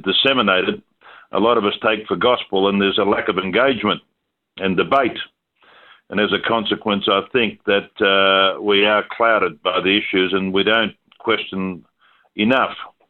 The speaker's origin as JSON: {"language": "English", "country": "Australia", "said": "saying it as it is and being Australian, and we did push the boundaries"}